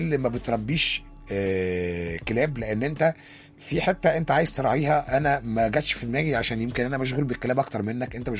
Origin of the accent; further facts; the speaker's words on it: Egypt; إحنا مواطنين مصريين